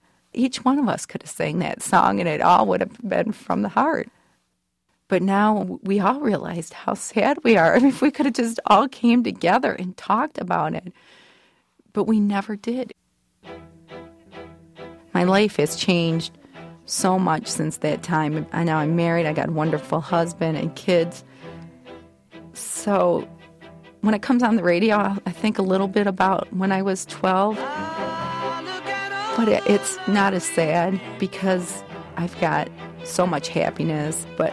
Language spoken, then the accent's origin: English; Monroe, Michigan, United States; I'm from Monroe, Michigan.